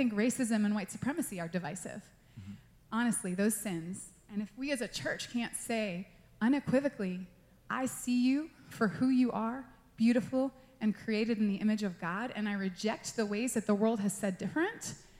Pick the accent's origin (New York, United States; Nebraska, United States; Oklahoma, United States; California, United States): New York, United States; and especially I was raised in New York with the colorblind mentality